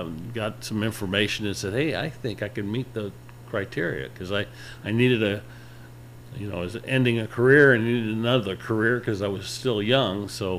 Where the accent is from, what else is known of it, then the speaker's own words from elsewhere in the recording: Kansas City, Missouri, United States; I was born and raised in Kansas City.